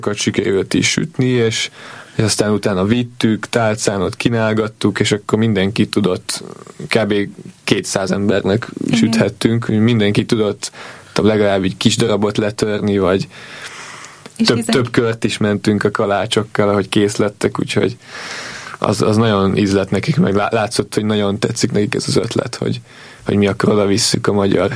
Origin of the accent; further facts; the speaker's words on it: Hungary; amikor Lengyelországban megtudják, hogy magyarok vagyunk